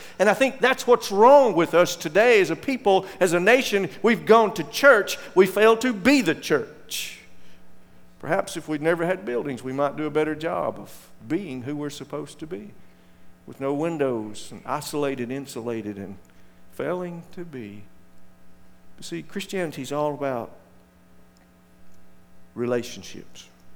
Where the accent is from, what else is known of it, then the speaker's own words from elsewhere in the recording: Arab, Alabama, United States; I grew up in Arab, Alabama. You know that's why I don't make fun of anybody. I'm from Arab. What kind of town is Arab? It's a town that got its name by a mistake.